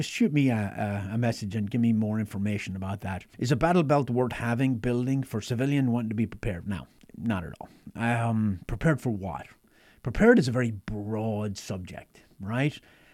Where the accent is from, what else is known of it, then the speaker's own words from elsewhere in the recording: Ireland; now in United States; friends in Ireland I grew up with. But I've been in America longer than I ever lived in Ireland now. I'm an American.